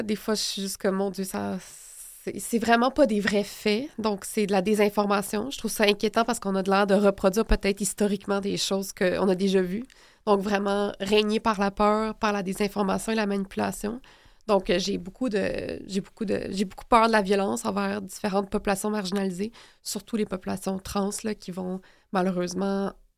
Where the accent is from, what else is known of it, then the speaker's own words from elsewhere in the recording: Montreal, Quebec, Canada; born there; Moi, je suis née ici à Montréal, versus mes parents qui ont juste un accent.